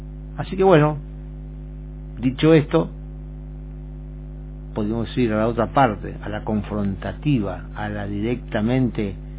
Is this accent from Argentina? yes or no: yes; Argentina; pero lo veo así como argentino, que tal vez le redituaría más a la nación industrializar lo que produce el campo